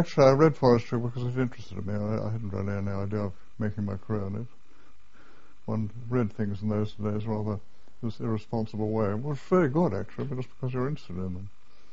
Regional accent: Scotland, United Kingdom; born there; I was born in Scotland, near Blairgowrie, in Perthshire.

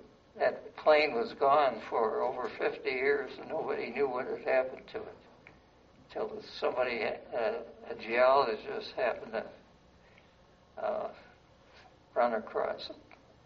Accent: Detroit, Michigan, United States; And this is a thing that showed up in my hometown newspaper, which was from Detroit.

